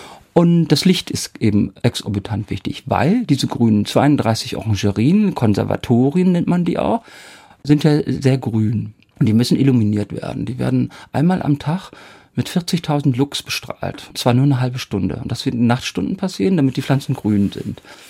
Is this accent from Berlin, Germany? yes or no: no; North Rhine-Westphalia, Germany; Leute aus meiner Heimat am Niederrhein oder hier oben in Norddeutschland